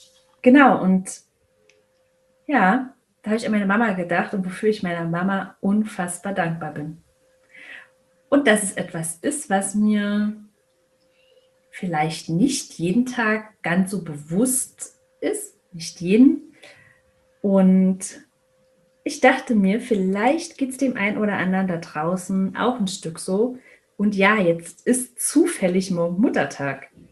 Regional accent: Berlin, Germany; obwohl wir in einer Großstadt gelebt haben, also ich bin in Berlin aufgewachsen

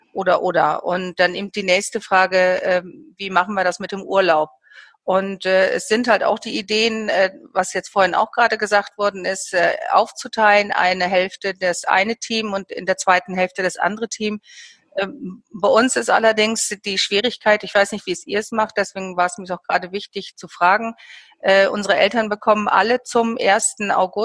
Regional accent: Lower Saxony, Germany; Also ich komme aus Niedersachsen

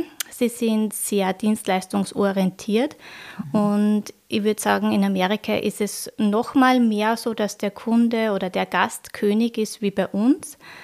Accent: Austria; Also es ist dieser Fachkräftemangel genauso spürbar wie bei uns in Österreich

